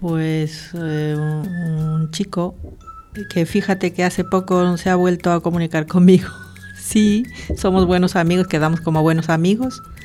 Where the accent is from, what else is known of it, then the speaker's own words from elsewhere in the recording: Peru; born there; Yo nací en Perú.